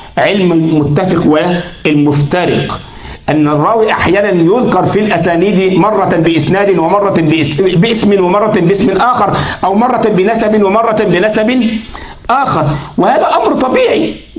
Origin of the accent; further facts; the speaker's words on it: Egypt; مش بتاعت اللي احنا عندنا في مصر يقولك حا للحمار